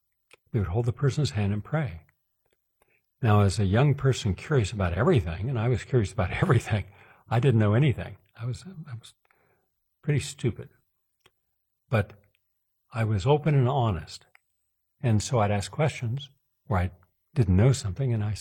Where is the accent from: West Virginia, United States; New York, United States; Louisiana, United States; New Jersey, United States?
West Virginia, United States; Parkersburg; older people from my hometown, down in a little city in West Virginia called Parkersburg.